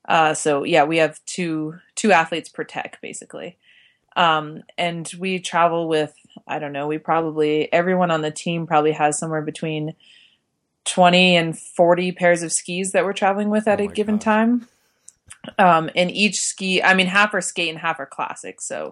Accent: Park City, Utah, United States; Yeah, so I grew up in Park City, Utah. And so, I mean, alpine skiing is for sure a way of life there.

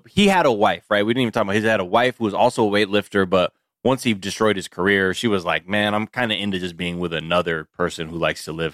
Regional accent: Massachusetts, United States; moved away; I'm also from Massachusetts, but we moved or whatever.

